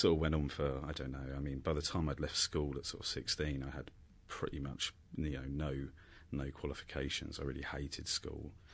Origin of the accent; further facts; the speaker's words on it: Slough, South East England, United Kingdom; I sort of grew up in, well, I was born in Slough in the mid-70s.